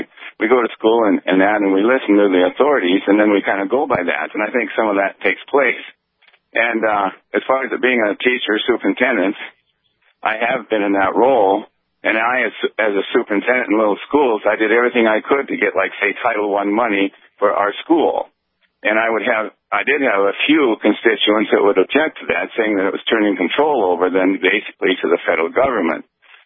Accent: North Dakota, United States; And I was born in North Dakota, raised in North Dakota, and I ended up teaching school in North Dakota for many years.

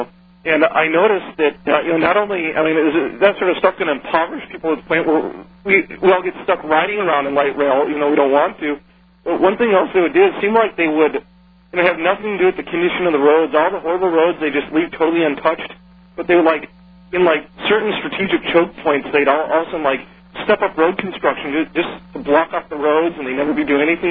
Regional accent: Minnesota, United States; I noticed I'm originally from Minnesota

